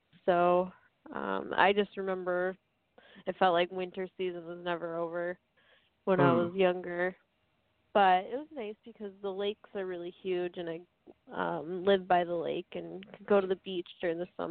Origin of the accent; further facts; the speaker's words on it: Boulder, Colorado, United States; also born or lived in Michigan; I was born in Michigan and raised in more of the Boulder, Colorado area. Then I moved to Denver during college.